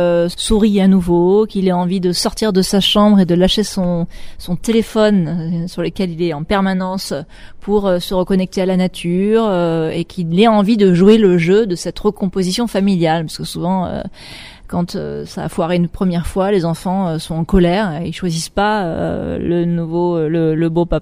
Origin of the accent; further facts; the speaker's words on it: Nouvelle-Aquitaine, France; Je suis originaire donc du sud-ouest d'Angoulême, bassin d'Arcachon, Royan, tout ça, c'est des paysages qui sont très forts pour moi, c'est mes racines.